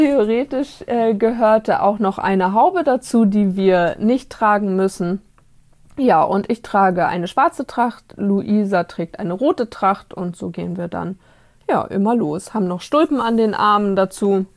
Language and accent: German; Mecklenburg-Vorpommern, Germany; Ursprünglich komme ich von der Ostsee aus Mecklenburg.